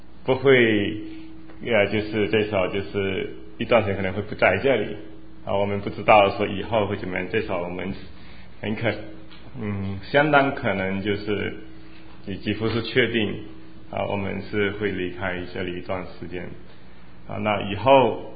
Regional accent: Malaysia; moved away; 我们怎么一路来神怎么带领我们就是从我们从马来西亚过来到现在为止

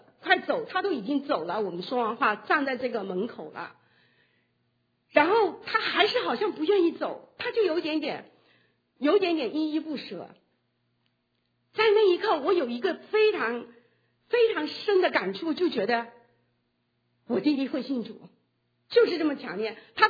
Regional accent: Jiangxi, China; moved away; 好，然后我就回到我的故乡。我因为是一个人这次回去，所以我就有一点点时间。我从来没有想到我的故乡是这么漂亮。如果你们听说过武功山，那就在我们那地方。

